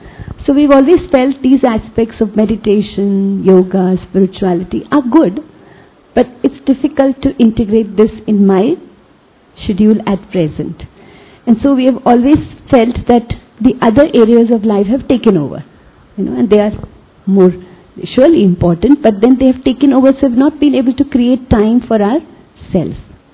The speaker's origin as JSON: {"language": "English", "town": "Mumbai", "region": "Maharashtra", "country": "India", "said": "So I come from Mumbai"}